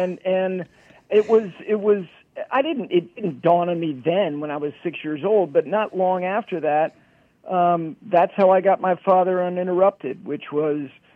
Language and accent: English; New York City, New York, United States; And I'm from New York City, but she walked with my dad.